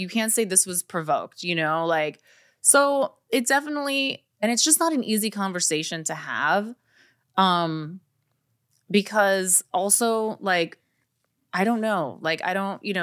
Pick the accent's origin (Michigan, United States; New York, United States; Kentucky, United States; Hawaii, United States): New York, United States; And, you know, I think growing up in New York definitely sparked that interest.